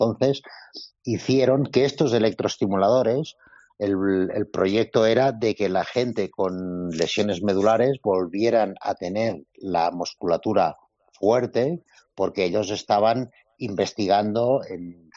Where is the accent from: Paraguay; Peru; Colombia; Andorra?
Andorra; yo he sido olímpico de Andorra, que somos poquitos, ¿sabes?